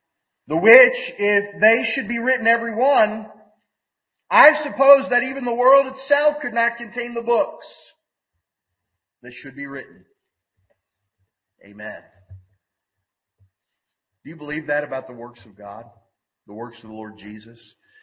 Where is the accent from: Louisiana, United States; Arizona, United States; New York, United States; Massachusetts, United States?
Louisiana, United States; my home state of Louisiana, where I was born